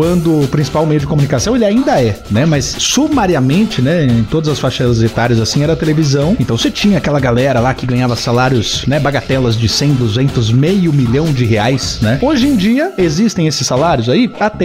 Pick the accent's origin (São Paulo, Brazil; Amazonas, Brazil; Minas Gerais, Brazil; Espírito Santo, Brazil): São Paulo, Brazil; Jaú; Sou nascido e criado em Jaú.